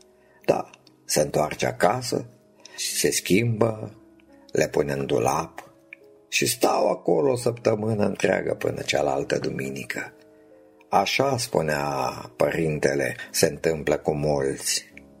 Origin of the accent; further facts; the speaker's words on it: Romania; Eu sunt român, deci sunt creștin.